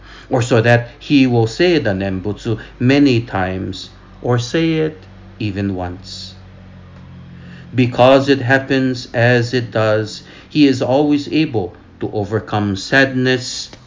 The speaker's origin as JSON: {"language": "English", "town": "Lahaina", "region": "Hawaii", "country": "United States", "tie": "born or raised there", "said": "It wasn't long ago that I visited my hometown, Lahaina, Maui, on the occasion of Bon Mairi."}